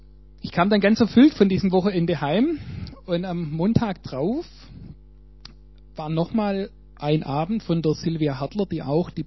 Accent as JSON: {"language": "German", "town": "Weilheim an der Teck", "region": "Baden-Württemberg", "country": "Germany", "said": "ich komme aus Weilheim-Teck"}